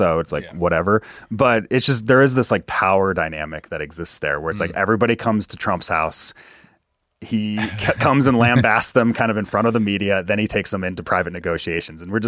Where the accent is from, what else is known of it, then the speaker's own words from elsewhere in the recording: Canada; it's like, as a Canadian, I'm not sure I even know what that relationship is